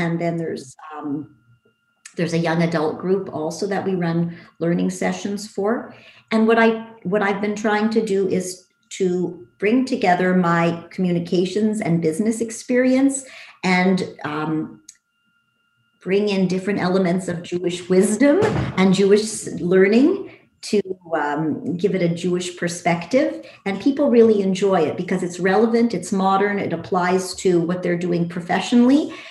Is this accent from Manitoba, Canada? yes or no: yes; Winnipeg, Manitoba, Canada; also born or lived in France; So I grew up in Winnipeg and I went to French immersion.